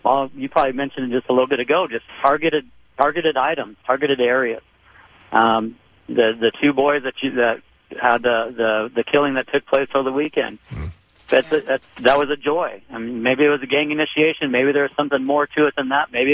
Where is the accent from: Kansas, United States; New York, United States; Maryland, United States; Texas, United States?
Kansas, United States; Topeka; We're from Topeka, you know, sending him up to Chicago, obviously a big worry in terms of where he was living